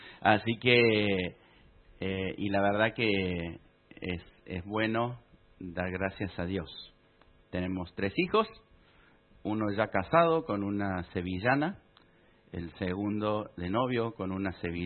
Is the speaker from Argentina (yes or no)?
yes; Argentina; born there; soy argentino de nacimiento, en el país de los campeones.